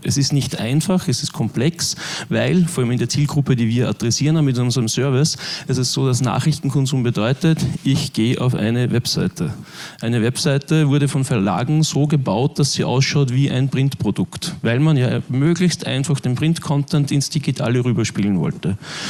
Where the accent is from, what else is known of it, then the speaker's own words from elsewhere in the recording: Linz, Upper Austria, Austria; also born or lived in Vienna; ich komme aus Linz, habe jahrzehntelang eigentlich auch in Wien gewohnt und so die Rückübersiedlung nach Linz war für mich ein bisschen so der Einstieg in die Medienbranche